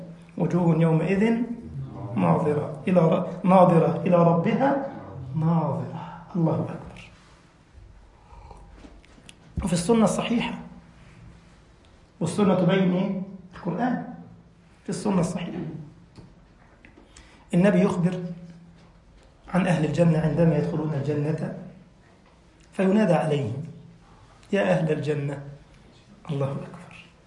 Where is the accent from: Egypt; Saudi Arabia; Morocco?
Egypt; عارف زي عندنا في مصر يقول لك في من ضمن الحيتان والأسماك سمكة اسمها القرموط.